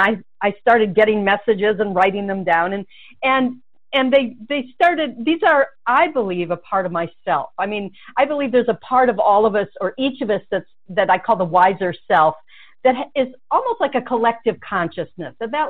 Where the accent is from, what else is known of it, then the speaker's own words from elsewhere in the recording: Michigan, United States; Well, it's interesting because I was from Michigan, and this was, about 40 years ago or something.